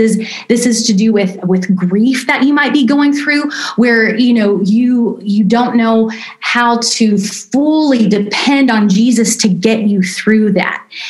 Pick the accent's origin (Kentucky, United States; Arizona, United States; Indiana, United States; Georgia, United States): Indiana, United States; one night only, Goshen, Indiana, which I'm from Indiana.